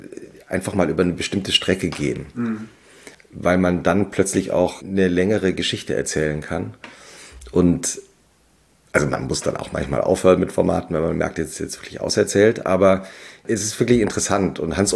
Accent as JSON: {"language": "German", "town": "Langgöns", "region": "Hesse", "country": "Germany", "tie": "born or raised there", "said": "Ich bin ja im Dorf aufgewachsen in Langgöns, also nördlich von Frankfurt. Bei Gießen bin in Butzbach zur Schule gegangen. Das ist in der Wetterau, ein bisschen weiter südlich."}